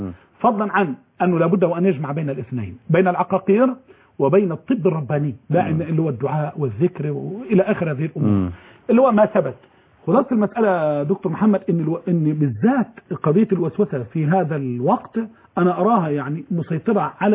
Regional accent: Egypt; عندنا في مصر

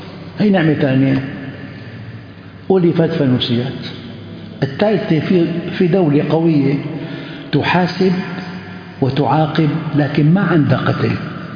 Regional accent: Damascus, Syria; now in Jordan; أنا أذكركم بهذا، أنا من الشام

